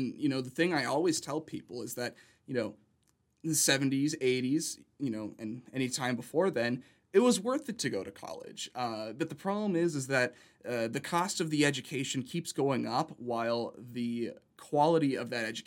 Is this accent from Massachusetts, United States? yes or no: no; Palm Springs, California, United States; also born or lived in San Diego, California; You know, I grew up in Palm Springs, Coachella Valley area. And, you know, I grew up there until I was about 15 years old. Then I moved out my junior year of high school. Moved there to San Diego County, San Diego area.